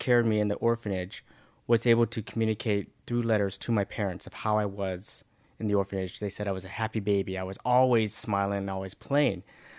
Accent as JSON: {"language": "English", "town": "Ashland", "country": "United States", "tie": "born or raised there", "said": "But growing up in Ashland, as a kid, there was a lot for me to do."}